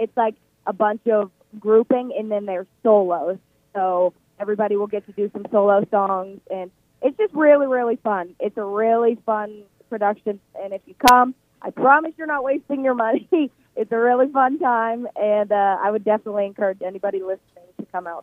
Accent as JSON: {"language": "English", "town": "Pittsburgh", "region": "Pennsylvania", "country": "United States", "said": "And I'm from Pittsburgh."}